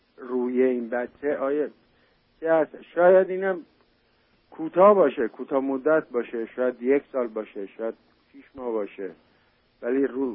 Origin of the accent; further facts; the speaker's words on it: Iran; ما ایرانی هستیم، من ارمنی هستم